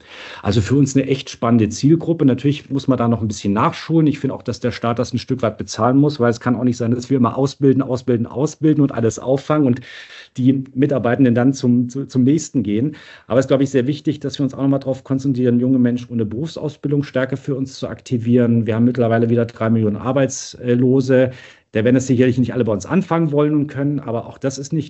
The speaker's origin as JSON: {"language": "German", "region": "Baden-Württemberg", "country": "Germany", "said": "die ja so der klassische Finanzierer auch im ländlichen Raum sind, wo ich herkomme. Ich war ja Abgeordneter im Schwarzwald-Baar-Kreis, also in Baden-Württemberg."}